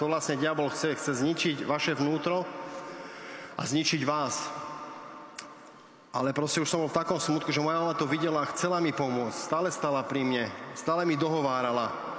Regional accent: Bratislava, Bratislava Region, Slovakia; also born or lived in Dunajská Lužná; Pochádzam z Dunajskej Lužnej, ale rodákom som z Bratislavy. Dlhé roky som žil v Petržalke.

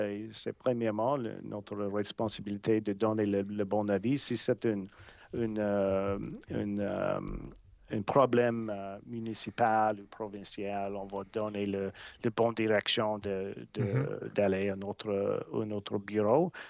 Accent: New Brunswick, Canada; French is a second language; Mais j'ai eu l'opportunité d'apprendre le français quand j'étais jeune au Nouveau-Brunswick.

